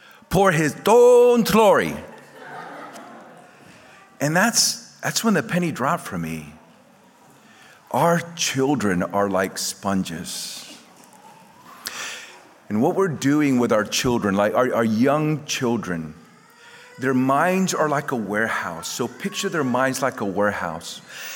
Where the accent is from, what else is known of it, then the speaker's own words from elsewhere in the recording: Puerto Rico; One time, we growing up in Puerto Rico, we didn't celebrate Christmas. We celebrated what we call the day of the three wise men, Epiphany.